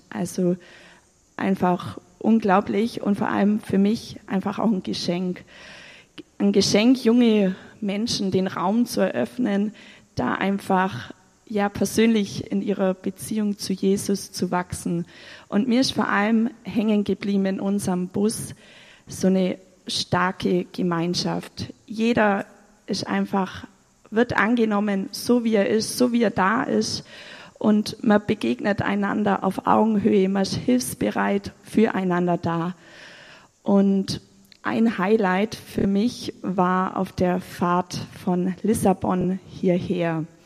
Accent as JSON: {"language": "German", "region": "Bavaria", "country": "Germany", "said": "ich bin 30 Jahre alt, ich komme aus dem Unterallgäu"}